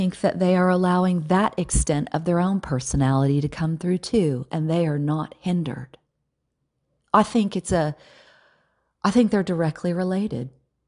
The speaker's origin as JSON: {"language": "English", "region": "Southern US", "country": "United States", "accent": "Southern", "said": "Wow, I'm this Southerner with this accent, and I need to change that."}